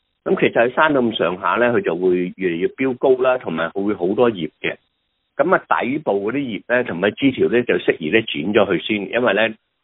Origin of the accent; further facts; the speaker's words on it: Guangdong, China; 其實個食譜咧，我哋廣東人咧其實就係真係好少見啊